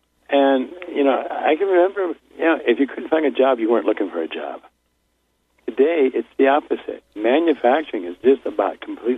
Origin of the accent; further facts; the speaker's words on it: Illinois, United States; I remember growing up in Illinois.